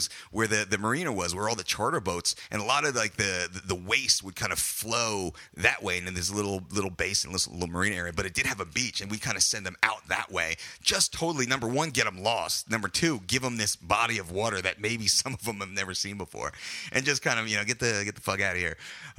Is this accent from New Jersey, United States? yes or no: yes; Belmar, New Jersey, United States; I'm from New Jersey. I'm from a shore town called Belmar in New Jersey.